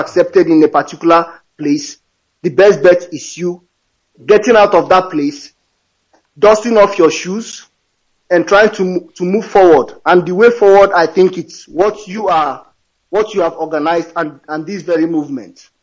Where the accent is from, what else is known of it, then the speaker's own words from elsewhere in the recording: Kaduna, Kaduna State, Nigeria; But I was born and brought up in Kaduna. I grew up there.